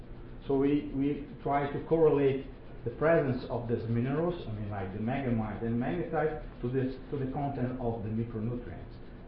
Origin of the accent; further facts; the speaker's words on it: Maringá, Paraná, Brazil; I am from Maringá. Maringá is a 400,000 city south of Brazil.